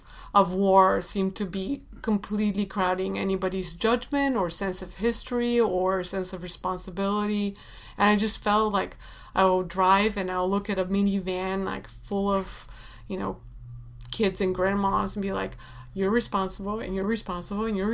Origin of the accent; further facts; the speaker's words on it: Sofia, Sofia City, Bulgaria; born there; English is a second language; I was born in Sofia